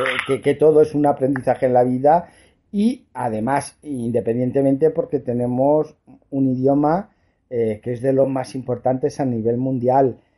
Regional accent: Aranjuez, Community of Madrid, Spain; Yo soy de Aranjuez.

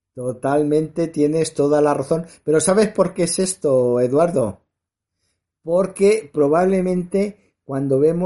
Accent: Madrid, Community of Madrid, Spain; a pesar de ser madrileño, soy de origen extremeño por las dos partes

